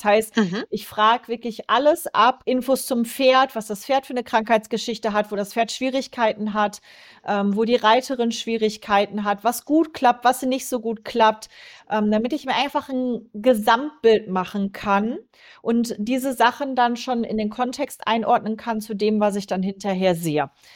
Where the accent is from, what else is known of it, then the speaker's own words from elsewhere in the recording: North Rhine-Westphalia, Germany; Also ich komme ja aus NRW, Dortmund-Wittenbochum, die Ecke.